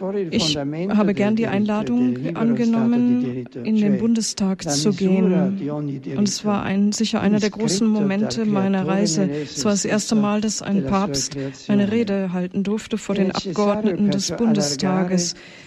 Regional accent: Germany; diese intensiven und wunderbaren Tage, die ich in meinem Heimatland verbracht habe, noch einmal zu durchlaufen. Ich habe Deutschland von Osten nach Westen durchquert.

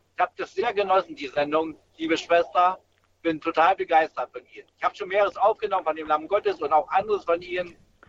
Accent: Germany; now in Celle, Germany; aus Celle. Ursprünglich komme ich aus der DDR und ja, durch ein Wunder habe ich 1999 die neue Geburt erlebt. Ich habe die Bekehrung erlebt und habe den Heiligen Geist dann eingeladen in mein Leben.

